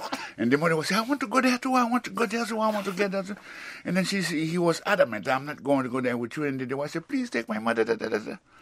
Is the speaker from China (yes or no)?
no; Haiti; you know, I'm from Haiti.